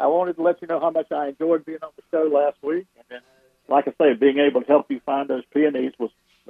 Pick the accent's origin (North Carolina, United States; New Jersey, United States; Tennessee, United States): North Carolina, United States; Greensboro; I'm from Greensboro.